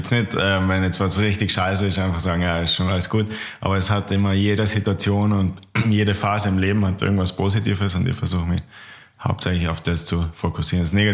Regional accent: Völs, Tyrol, Austria; ich komme schon aus Tirol, bin in Völs aufgewachsen, direkt neben Innsbruck und wohne da auch. Also echt treu geblieben im Wohnort.

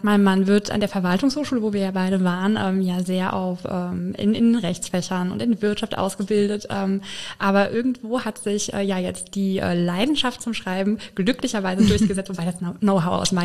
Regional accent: Filsen, Rhineland-Palatinate, Germany; Ich komme aus dem schönen Rhein-Lahn-Kreis aus Vilsen gegenüber von Boppard. Hab dann, wie die Berit, auch eine kleine Frankreich-Kurve geschlagen und ein Jahr in Paris gelebt und bin aber jetzt seit etwa einem Jahr auch Koblenzerin.

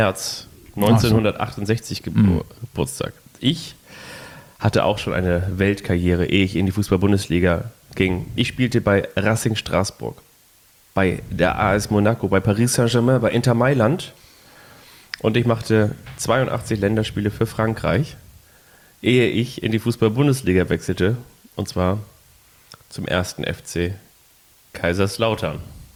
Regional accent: Lagos, Nigeria; Ich komme aus Nigeria. Ganz genau wurde ich 1974 in Lagos geboren.

